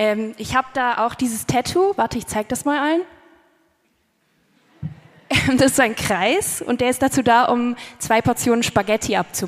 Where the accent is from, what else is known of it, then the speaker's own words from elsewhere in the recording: Switzerland; Ich komme aus der Schweiz, aber ich kann auch richtig reden, kein Problem. Tut mir leid, dass ich aus der Schweiz komme. Aber meine Mama, die kommt aus Italien. Folglich bin ich halbe Italienerin